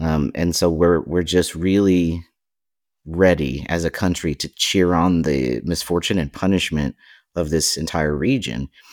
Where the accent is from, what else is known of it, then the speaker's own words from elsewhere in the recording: Appalachia, United States; people outside the region assume that there either aren't queer Appalachians or that we all hate being Appalachian or we all hate our homes or something like that. And I'm well aware of the political landscape of where I'm from